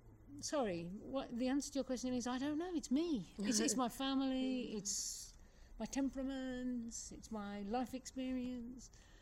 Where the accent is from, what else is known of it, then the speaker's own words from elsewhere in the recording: Handsworth, West Midlands, United Kingdom; I mean, I grew up in Handsworth. Mm. So I'm an inner city kid, really.